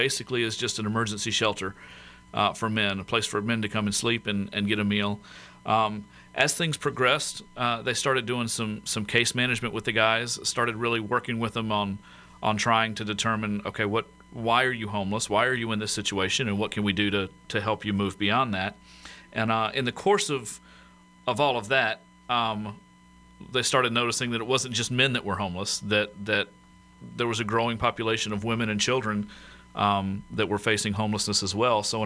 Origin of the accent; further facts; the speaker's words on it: Georgia, United States; also born or lived in South Carolina; I'm originally from Georgia. Well, actually originally from South Carolina, but grew up in Georgia.